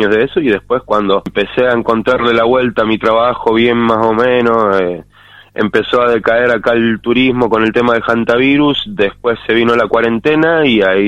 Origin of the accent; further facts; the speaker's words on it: Buenos Aires, Argentina; now in El Bolsón, Argentina; Y yo soy oriundo de Buenos Aires, pero no vivo en Buenos Aires hace alrededor de 10 años. Tengo un hijo que nació acá.